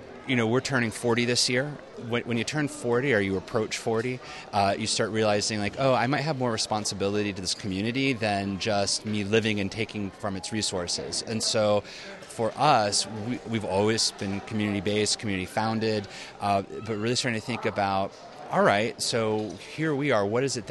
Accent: Florida, United States; You know, I'm from Florida. So I grew up in a rural environment that was so hot that you never went outside

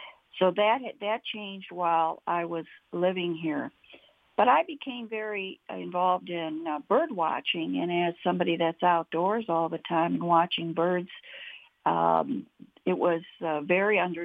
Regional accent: Chicago, Illinois, United States; now in Whiting, United States; I've lived in Whiting for 33 years, moved here from the east side of Chicago. I was born in Chicago, and I moved to Whiting because it was in walking distance of Lake Michigan

